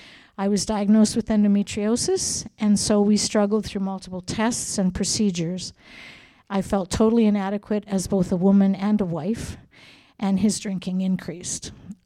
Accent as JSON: {"language": "English", "town": "Swift Current", "region": "Saskatchewan", "country": "Canada", "tie": "born or raised there", "said": "I was raised in Swift Current, Saskatchewan, and I am the eldest of four children and the only girl."}